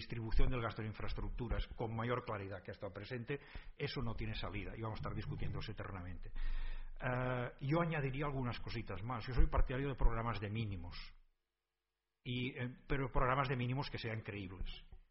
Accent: Catalonia, Spain; Y digo, bueno, como soy catalán, voy a hablar de Senegal.

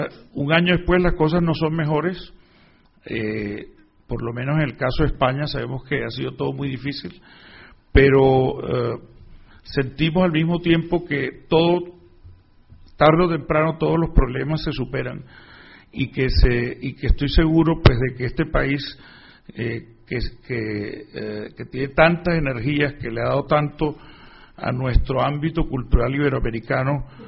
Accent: Barranquilla, Atlántico, Colombia; pero también soy de Barranquilla, donde tenemos un carnaval declarado Patrimonio de la Humanidad

